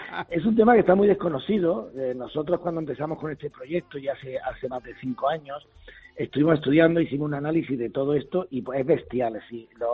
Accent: Granada, Andalusia, Spain; y como buen granadino que soy, mi mujer gaditana

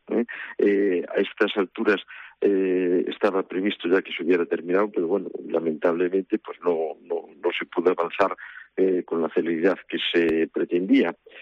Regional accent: Santiago de Compostela, Galicia, Spain; Sí, la estudié aquí en Santiago, sí, yo soy natural de Santiago.

